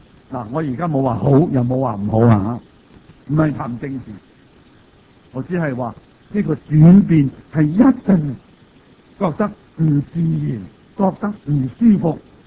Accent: Hong Kong; 生喺香港，长喺香港

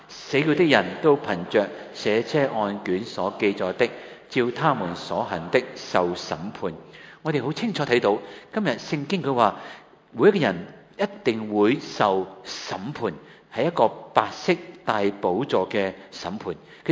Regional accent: China

